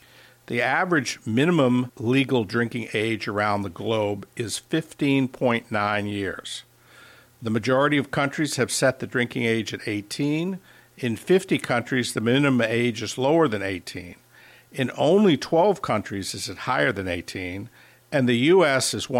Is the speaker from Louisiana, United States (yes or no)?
yes; New Orleans, Louisiana, United States; As a young man growing up in New Orleans, the drinking age for me was 18.